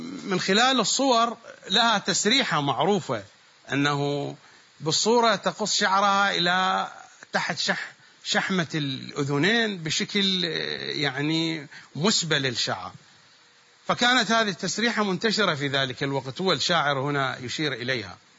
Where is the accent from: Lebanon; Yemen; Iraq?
Iraq; accent: Iraqi; في اللهجة في لهجتنا العراقية